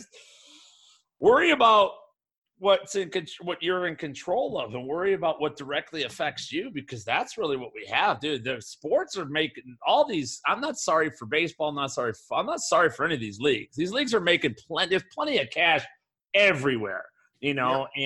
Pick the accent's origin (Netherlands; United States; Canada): United States; Chicago, Illinois; I'm a Chicago, I grew up in Chicago, so I'm a Bears fan.